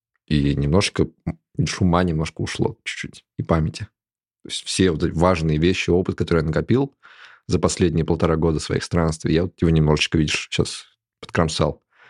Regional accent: Shuya, Ivanovo Oblast, Russia; born there; Я родился в Шуе.

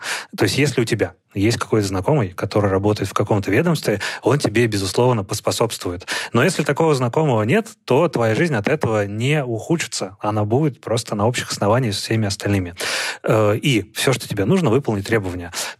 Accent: Siberia, Russia; born there; То есть я, человек, который родился в Сибири, у меня в голове не укладывается.

